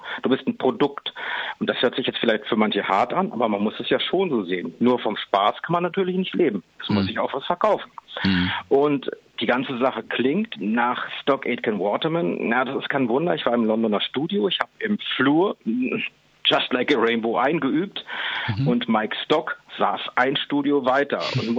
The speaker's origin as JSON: {"language": "German", "region": "Hamburg area", "country": "Germany", "tie": "born or raised there", "said": "Ich bin bei Hamburg aufgewachsen"}